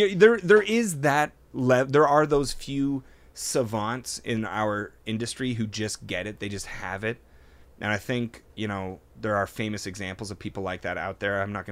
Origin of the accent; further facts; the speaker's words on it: Toronto, Ontario, Canada; We didn't even talk about Toronto Open Mic.